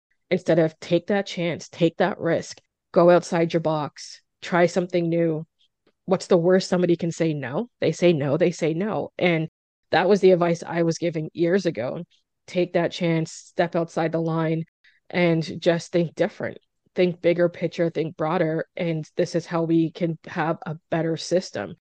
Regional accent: Nova Scotia, Canada; It's like, oh, you're from Nova Scotia? I'm from Nova Scotia. This is where I'm from.

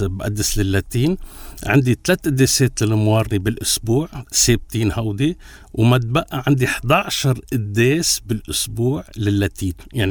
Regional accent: Lebanon; أنا وحدي لبناني، ماروني وحدي.

